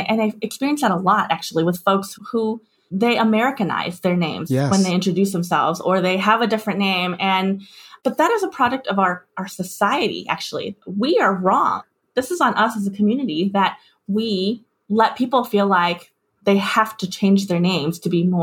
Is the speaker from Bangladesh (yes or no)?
no; Los Angeles, California, United States; also born or lived in Taiwan; I'm an immigrant, actually. So I was born in Taiwan. I came to the U.S. at the age of six. I grew up in a suburb in Los Angeles, and it was a primarily, you know, Asian American, Chinese American community.